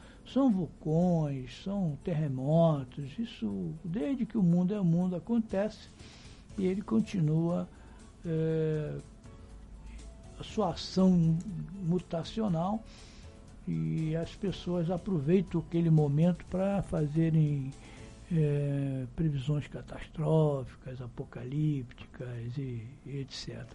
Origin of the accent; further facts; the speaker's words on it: Rio de Janeiro, Brazil; Eu que sou carioca, foi só subir para cá